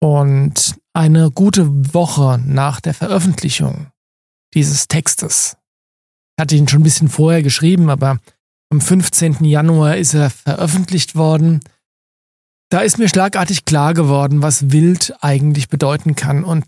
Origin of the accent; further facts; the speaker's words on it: Aschaffenburg, Bavaria, Germany; Ich bin in Aschaffenburg geboren. Ich bin hier groß geworden die meiste Zeit, lebe hier die meiste Zeit. Ich habe nur wenige Jahre meines Lebens außerhalb von Aschaffenburg verbracht. Aschaffenburg ist meine Heimat. Aschaffenburg ist meine Stadt.